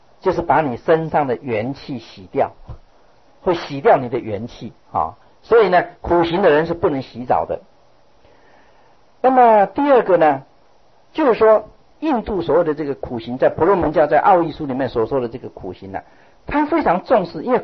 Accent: Yilan County, Taiwan; 比如说我是宜兰人，你知道吗？

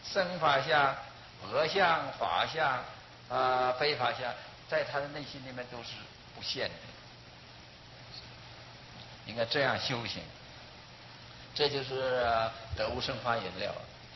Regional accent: China; 我们中国人这个汉人呢，很有这个法缘，欢喜受持读诵。

